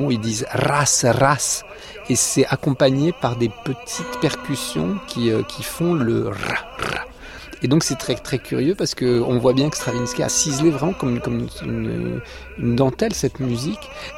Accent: Albania; les mariages dans mon pays d'origine, qui est l'Albanie, sont conçus comme un rituel de rapt

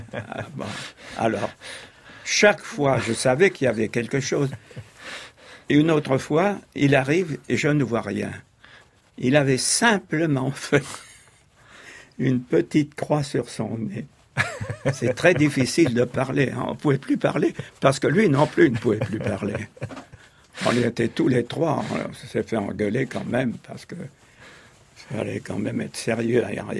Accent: Saint-Étienne, Auvergne-Rhône-Alpes, France; Je suis de Saint-Étienne-Loire.

